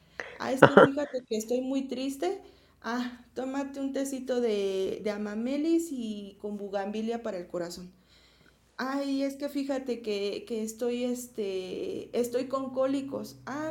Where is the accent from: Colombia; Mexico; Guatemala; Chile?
Mexico; entonces es lo bonito de aquí, de nosotros, que nos gusta cuidar.